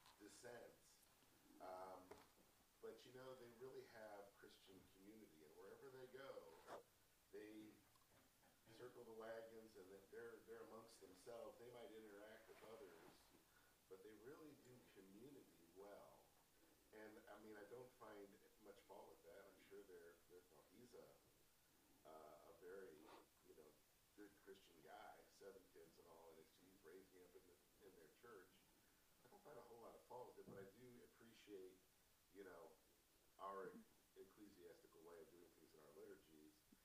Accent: Ohio, United States; And, I'm from Ohio originally

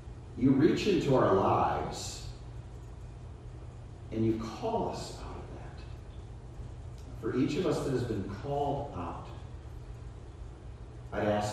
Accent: Chicago, Illinois, United States; I like to go back home to where I grew up in Chicago and go back to my old neighborhood.

